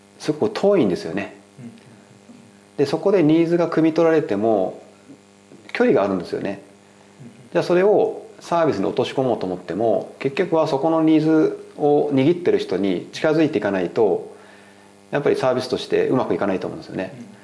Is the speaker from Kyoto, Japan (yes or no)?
no; Fukuoka, Japan; now in Tokyo, Japan; 僕自身が東京に上京して福岡とのなんかこう環境のギャップを感じてね